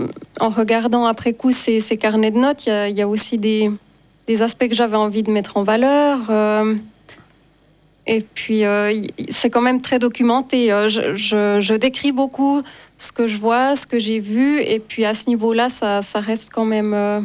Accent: La Chaux-de-Fonds, Neuchâtel, Switzerland; born there; un projet autour de La Chaux-de-Fonds, ma ville natale.

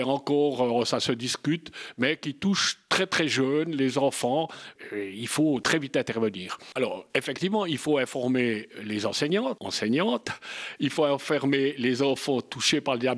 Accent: Saint-Imier, Bern, Switzerland; J'ai des contacts plutôt sur Saint-Imier, puis je suis de Saint-Imier

